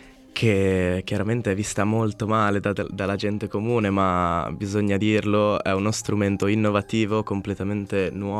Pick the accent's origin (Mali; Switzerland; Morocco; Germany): Switzerland; Lugano, Ticino; vengo da Lugano.